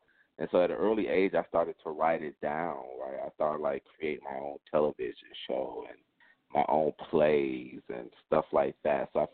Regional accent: Detroit, Michigan, United States; You know, growing up in Detroit and a lot of things

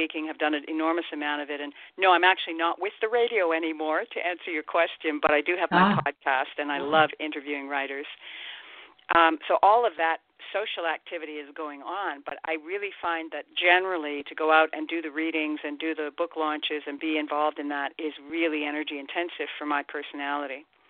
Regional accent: Ireland; Every now and again, I'm Irish, I'm a writer, every now and again I drink way too much.

